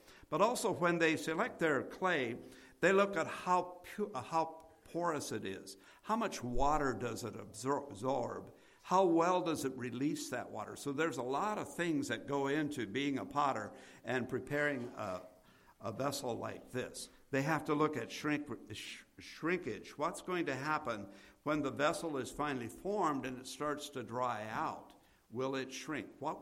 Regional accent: Sugar Creek, Ohio, United States; I grew up in Sugar Creek, Ohio. Sugar Creek, Ohio has a lot of clay.

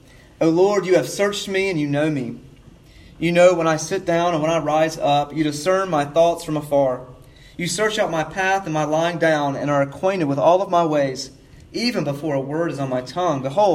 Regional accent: South Carolina, United States; now in Seattle, United States; back when I grew up in South Carolina to really teach me about the grace of God for the first time.

